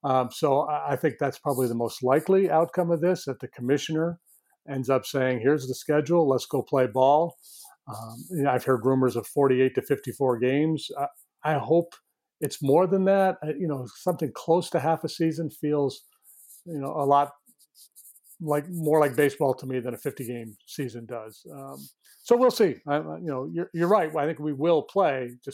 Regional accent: New York, United States; back here in my hometown, I got thinking about my younger days. And I think it's fairly unique to this little town that I'm from in northern New York.

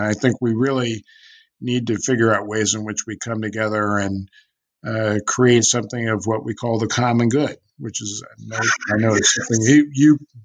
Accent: California, United States; Well, I was growing up in California.

